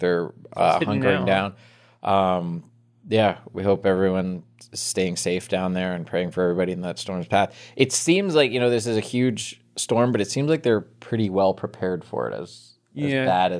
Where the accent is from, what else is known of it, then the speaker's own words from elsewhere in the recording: East Coast, United States; now in Los Angeles, United States; It is funny to me now living in California from growing up on the East Coast, because we would get like not hurricanes, but hard thunderstorms regularly.